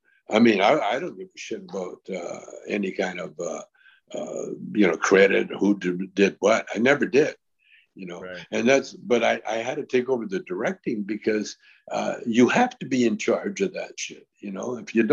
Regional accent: Canada; I'm a Canadian.

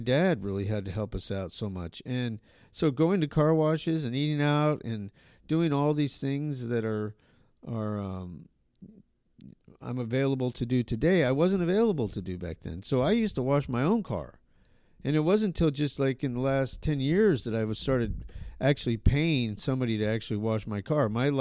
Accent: Albuquerque, New Mexico, United States; We actually, I grew up in Albuquerque, so there was the Octopus Car Wash, which is actually featured in Breaking Bad.

